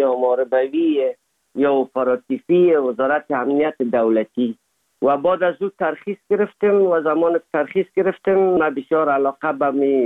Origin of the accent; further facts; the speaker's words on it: Afghanistan; moved away as an adult; سال 1990 از افغانستان اولین سفر آمدیم هندوستان